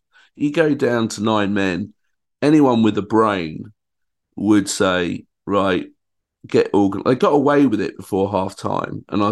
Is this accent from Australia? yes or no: yes; Australia; as an Australian, he's been enjoying Bazball.